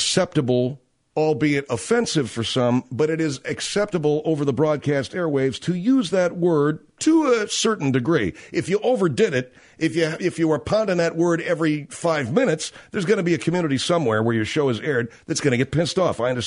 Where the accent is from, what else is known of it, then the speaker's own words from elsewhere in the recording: United States; born there; my parents are from Canada. I was born here in the States, along with my younger sister. And my older brother and older sister were born in Canada. And my folks came here in 1949.